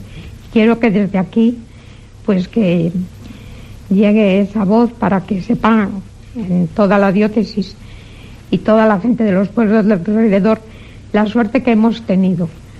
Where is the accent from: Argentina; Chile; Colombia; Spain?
Spain; San Román; Claro, soy de San Román.